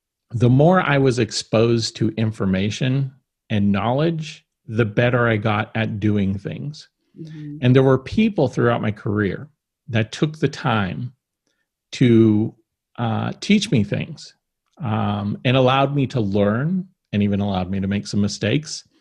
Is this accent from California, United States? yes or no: yes; Bakersfield, California, United States; I grew up in Bakersfield, California, well, scrappy, not desert town, but practically